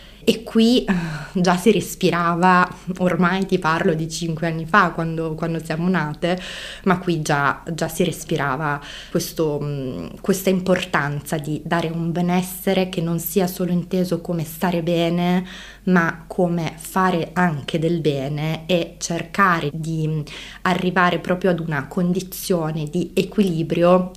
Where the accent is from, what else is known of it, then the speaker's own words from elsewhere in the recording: Bari, Apulia, Italy; born there; now in Bolzano, Italy; Io sono barese di nascita, altoatesina, o meglio bolzanina di adozione